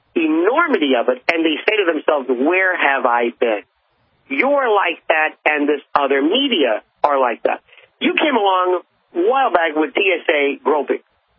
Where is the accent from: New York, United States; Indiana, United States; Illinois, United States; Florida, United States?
Florida, United States; Tampa; my wife and I were in Tampa, my hometown.